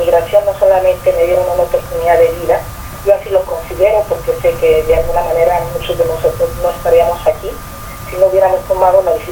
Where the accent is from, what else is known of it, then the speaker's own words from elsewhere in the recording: Ciudad Juárez, Chihuahua, Mexico; moved away as an adult; now in Canada; Cuando yo me vengo a Canadá y pasamos por un proceso muy difícil, que tuvimos que salir de Juárez, de situaciones muy difíciles de un día para otro, y que yo soy de las afortunadas que salí.